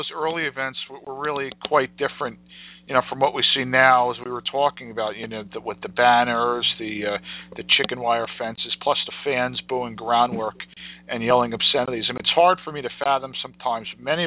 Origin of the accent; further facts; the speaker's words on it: Freehold, New Jersey, United States; I grew up in Freehold, New Jersey, and at the time there was a guy in Red Bank who did jiu-jitsu